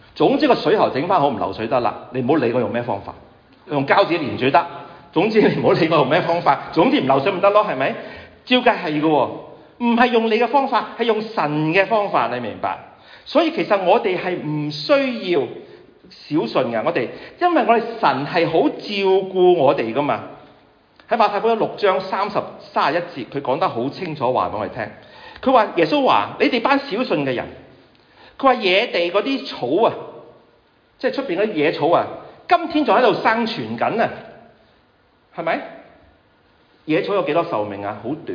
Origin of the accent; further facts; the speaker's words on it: China; 这个福字我哋中国人最中意听啊，